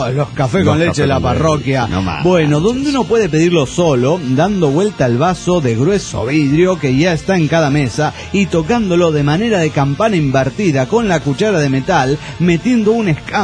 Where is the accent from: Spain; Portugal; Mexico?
Mexico; Mexico City; yo soy del DF.